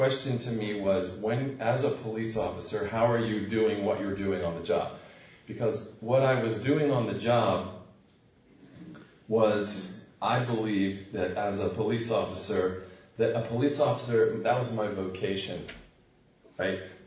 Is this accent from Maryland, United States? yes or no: no; Washington, District of Columbia, United States; So my background is I came through the police department. I'm from Washington, D.C., came through the police department.